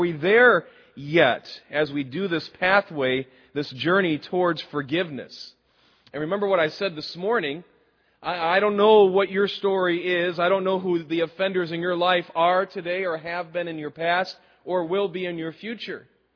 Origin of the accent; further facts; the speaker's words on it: Michigan, United States; moved away as an adult; I guess it's because I was born in the Midwest. And I left Michigan when I was 18, and since then it's only been a place I visit.